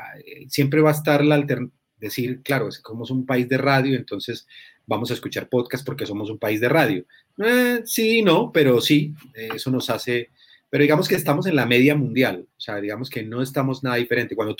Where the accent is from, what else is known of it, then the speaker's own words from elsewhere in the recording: Colombia; also born or lived in Spain / Mexico; yo, como muchos colombianos, tuvieron una educación afectiva y amorosa, tal vez, no todos, pero yo he vivido en España, he vivido en México